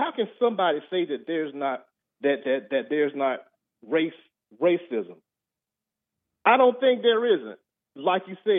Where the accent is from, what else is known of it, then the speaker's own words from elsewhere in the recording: Birmingham, Alabama, United States; because I was raised in Birmingham, Alabama.